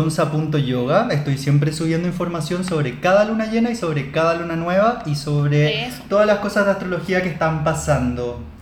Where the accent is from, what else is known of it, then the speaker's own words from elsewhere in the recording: Los Andes, Valparaíso, Chile; now in Santiago, Chile; Pero me vine de Los Andes a Santiago.